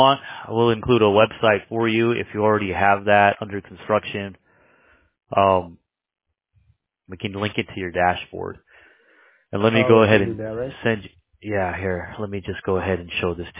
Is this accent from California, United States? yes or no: yes; Los Angeles, California, United States; now in Dallas, United States; Yes, sir, South Asian. Yeah. But I was born in L.A., man.